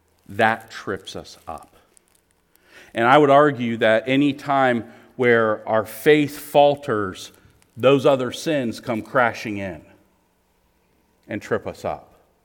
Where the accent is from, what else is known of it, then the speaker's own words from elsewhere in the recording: Maryland, United States; Growing up in Maryland, I mean, I wasn't exposed to banana pudding and barbecue.